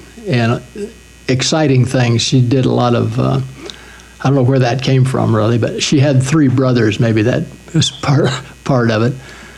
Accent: Wyoming, United States; I grew up in Wyoming because that's where my mom was from.

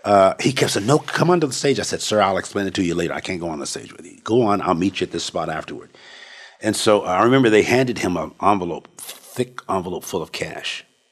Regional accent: West Coast, United States; here I am from the West Coast, beaches and all that stuff, but I'd never skied

